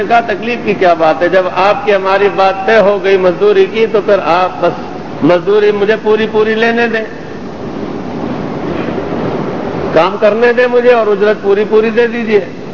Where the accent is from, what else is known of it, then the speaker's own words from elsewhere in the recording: Pakistan; میں نے بتایا میں پاکستان کا ہوں۔